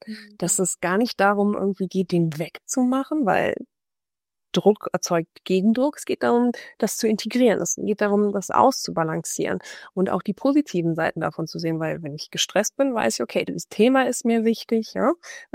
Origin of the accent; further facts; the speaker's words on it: Rhineland, Germany; Ich bin Rheinländerin durch und durch.